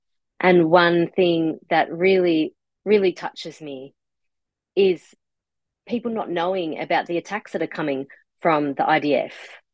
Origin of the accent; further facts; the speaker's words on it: Kuwait; also born or lived in London, United Kingdom; now in Melbourne, Australia; I am Palestinian myself. I grew up in Kuwait, which is where I was born. And then, of course, there was war with Iraq during that time. So I moved to England in London. And I spent almost 30